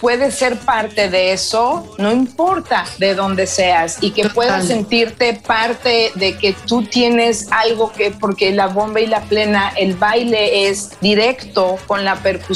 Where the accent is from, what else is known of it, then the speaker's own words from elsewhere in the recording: Mexico; como mexicana con ritmos africanos